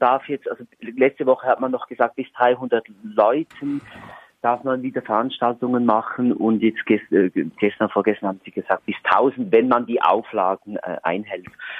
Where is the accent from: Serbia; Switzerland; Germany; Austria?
Switzerland; da wo ich herkomme, das ist auch der gleiche Kanton, wo Paola herkommt. Mhm. Wir haben keinen schönen Dialekt. Wir haben einen leicht zickigen Dialekt.